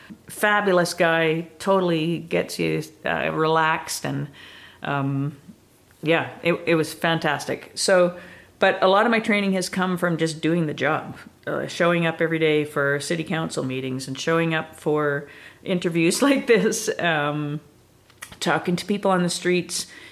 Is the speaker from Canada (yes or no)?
yes; Quebec, Canada; born there; also born or lived in Northern Ontario / Fort McMurray; now in Salmon Arm, Canada; I would say I'm completely rootless. I'm not really from anywhere. I was born in Quebec. I spent a lot of time in Northern Ontario. I lived as far north as you can go in BC without leaving the province. I lived in Fort McMurray during my teenage years.